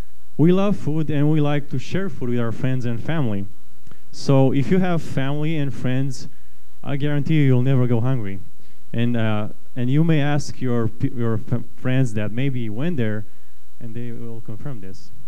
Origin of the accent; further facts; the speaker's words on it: Romania; growing up in Romania, one of my favorite time of year was Christmas.